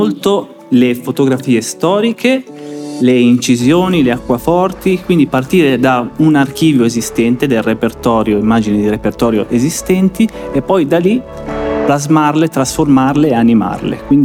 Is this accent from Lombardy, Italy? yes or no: yes; Lombardy, Italy; Io vengo da Monza e Brianza, dalla provincia di Monza e Brianza.